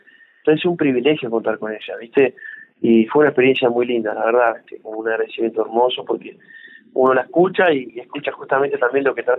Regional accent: Urdampilleta, Buenos Aires Province, Argentina; una paisana mía de mi pueblo, Urdampilleta

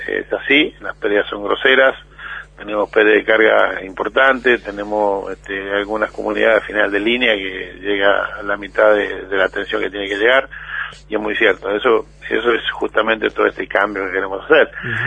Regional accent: Comodoro Rivadavia, Chubut, Argentina; Ustedes bien saben que yo soy de Comodoro Rivadavia.

